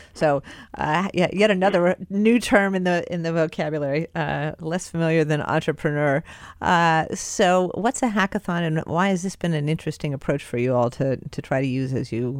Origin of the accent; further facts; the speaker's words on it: California, United States; growing up in Silicon Valley before it was Silicon Valley, to be clear, you know, and in a well-to-do family.